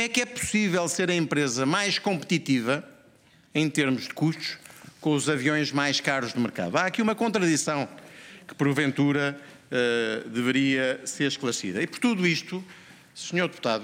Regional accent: Portugal

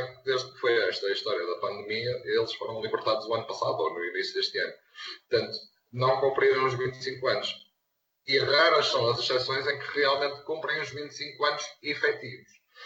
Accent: Portugal; todos nós, enquanto portugueses, merecemos respeito.

